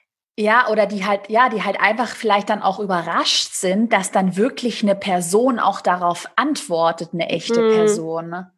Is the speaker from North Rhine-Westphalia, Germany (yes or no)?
no; Baden-Württemberg, Germany; accent: Swabian; Vielleicht triggert ja jemand meine Haarfarbe oder mein schwäbischer Dialekt.